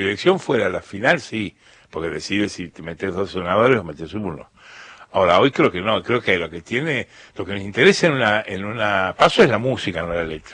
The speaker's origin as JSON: {"language": "Spanish", "region": "Mendoza", "country": "Argentina", "tie": "born or raised there", "said": "Yo me crié en Mendoza, al lado de la Radio Nacional de Mendoza."}